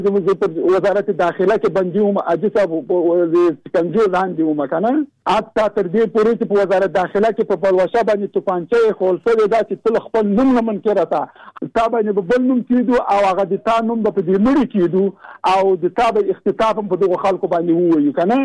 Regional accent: Jalalabad, Nangarhar, Afghanistan; زه د جلال آباد.

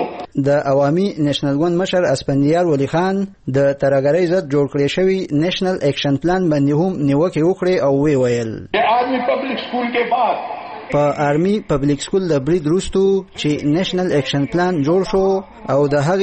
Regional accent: Afghanistan; زه افغان هم زه افغان يم او زه به افغان يم.

